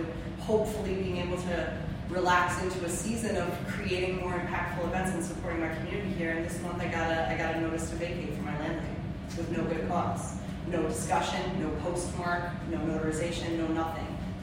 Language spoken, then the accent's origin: English; Coxsackie, New York, United States; now in Catskill, United States; So, having grown up, I grew up in Coxsackie. If you know me, I've lived here for a long time now to still not even be a Catskillian.